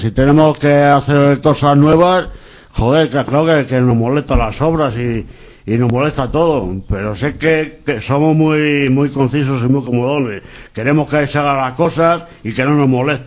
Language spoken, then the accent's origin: Spanish; Madrid, Community of Madrid, Spain; Yo soy de Madrid, soy puro gato